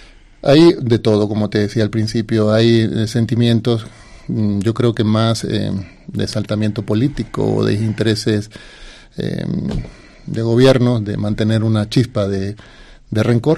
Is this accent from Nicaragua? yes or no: yes; Nicaragua; born there; por ejemplo en Nicaragua, que es donde yo nací